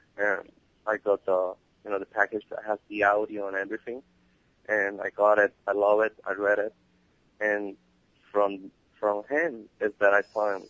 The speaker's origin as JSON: {"language": "English", "country": "Puerto Rico", "said": "I'm from Puerto Rico."}